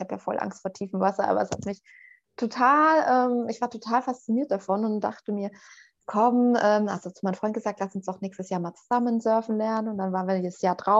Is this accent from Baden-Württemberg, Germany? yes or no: no; Bavaria, Germany; Nee, ich bin gar nicht in Berlin aufgewachsen. Ich bin auch so in Nordbayern in einer Kleinstadt aufgewachsen.